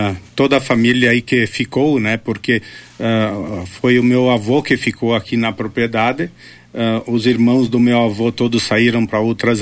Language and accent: Portuguese; Farroupilha, Rio Grande do Sul, Brazil; Bom, eu nasci, né, aqui em Farroupilha, na comunidade aqui de São Marcos.